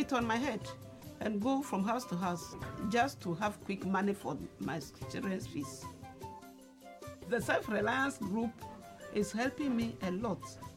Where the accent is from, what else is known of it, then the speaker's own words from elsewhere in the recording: Peki, Volta, Ghana; I'm from Peki Avetile, the water region in Ghana.